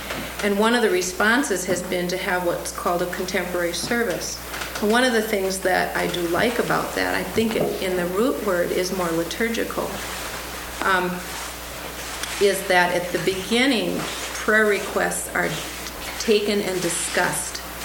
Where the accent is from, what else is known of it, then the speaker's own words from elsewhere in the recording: White Bear Lake, Minnesota, United States; now in Port Angeles, United States; Angeles, Washington now, as of the last 5 years, originally from White Bear Lake, Minnesota.